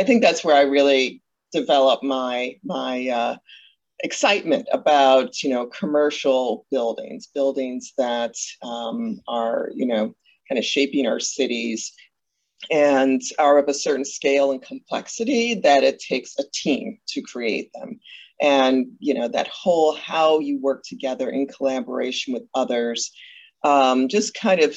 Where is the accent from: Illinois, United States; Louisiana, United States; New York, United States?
Illinois, United States; Chicago; And, I was born and raised in Chicago, and one of five.